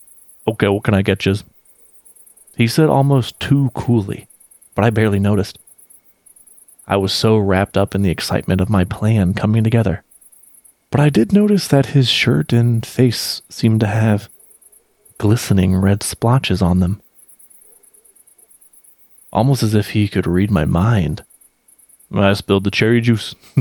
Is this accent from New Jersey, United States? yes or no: yes; Newark, New Jersey, United States; I grew up in Newark, New Jersey, in the late 1970s, when the crime from the city of New York was spilling out left and right.